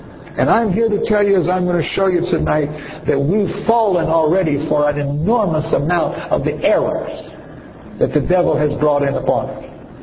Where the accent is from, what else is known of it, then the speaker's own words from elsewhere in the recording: United States; remember, I come from the States.